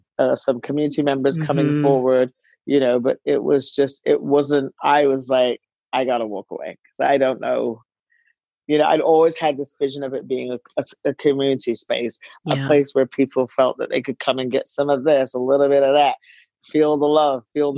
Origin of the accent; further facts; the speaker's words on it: Barbados; also born or lived in United Kingdom; I spent time growing up in Barbados and the UK